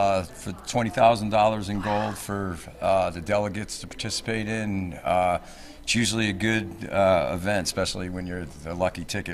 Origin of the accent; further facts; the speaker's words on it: Las Vegas, Nevada, United States; I'm from Las Vegas, associate organizer out here